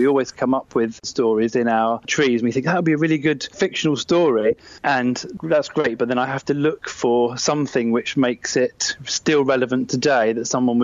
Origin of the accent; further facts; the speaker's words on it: Hastings, South East England, United Kingdom; moved away as an adult; I come from Hastings. I was born in Hastings and lived there for the first kind of 19 years of my life.